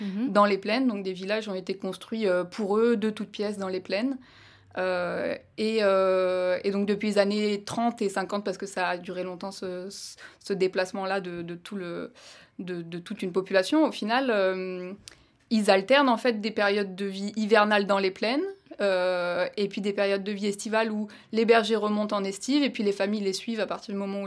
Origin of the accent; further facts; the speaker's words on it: Occitanie, France; venant moi-même d'un monde très rural et très pastoral, vu que j'ai grandi dans les Cévennes.